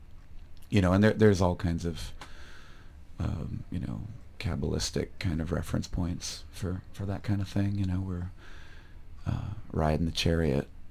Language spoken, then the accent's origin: English; United States; We are uniquely American, mm-hmm. but we sing in Indonesian.